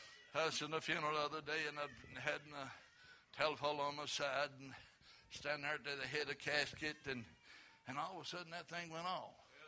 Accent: Richlands, Virginia, United States; And he's from Grundy, and I'm from Richlands.

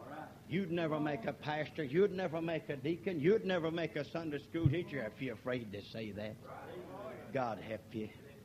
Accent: Cement, Oklahoma, United States; I'm from Concrete, Oklahoma. That's where I was born. Cement on your maps, but us Okies call it concrete. That's where I was born.

